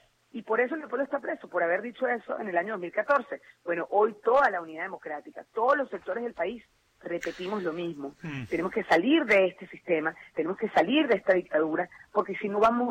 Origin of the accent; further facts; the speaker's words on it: Venezuela; nosotros, como venezolanos, tenemos la esperanza que la Fuerza Armada Nacional nos va a proteger